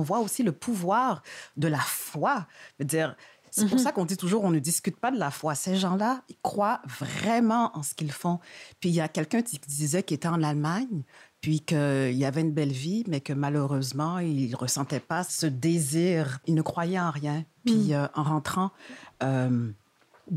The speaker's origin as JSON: {"language": "French", "town": "Montreal", "region": "Quebec", "country": "Canada", "tie": "born or raised there", "said": "étant donné que je suis née puis j'ai grandi à Montréal."}